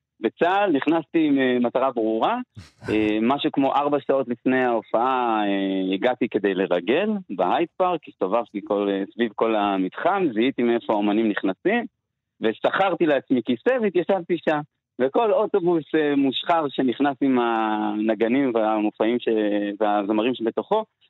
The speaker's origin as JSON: {"language": "Hebrew", "town": "Jerusalem", "region": "Jerusalem District", "country": "Israel", "tie": "born or raised there", "also_born_or_lived": "Rehovot", "lives_now": "Tel Aviv, Israel", "said": "גדלתי בירושלים, עכשיו אני גר ופועל בתל אביב, אבל נולדתי ואת השנים הצעירות ביותר שלי עשיתי בשכונת שעריים, משם המשפחה."}